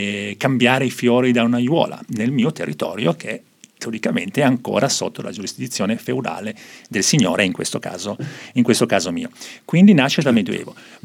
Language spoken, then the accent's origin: Italian; Genoa, Liguria, Italy; Un legame con la mia città d'origine, Genova